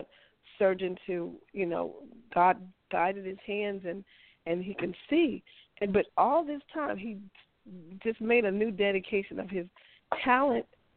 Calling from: Kansas City, Missouri, United States; I'm calling from Kansas City.

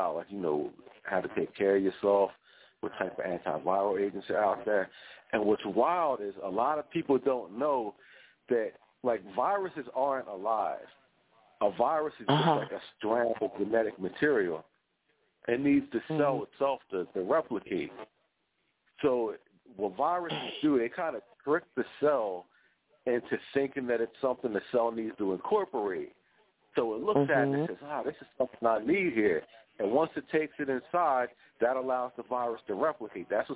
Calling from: Atlantic City, New Jersey, United States; I'm actually calling from, I think you said you're in Nigeria, but I'm in America. I'm in like New Jersey, South Jersey, around the Atlantic City area.

